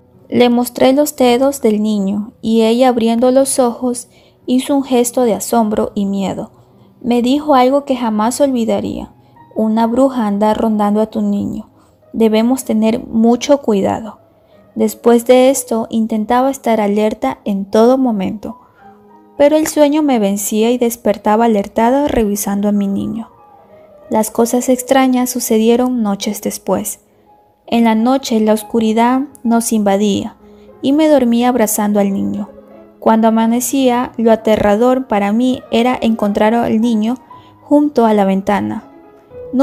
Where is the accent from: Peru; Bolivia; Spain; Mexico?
Mexico; Ciudad Mante, Tamaulipas; now in General Zuazua, Mexico; Vivo en General Suazúa, Nuevo León, pero nací y crecí en Ciudad Amante, en el estado de Tamaulipas, México.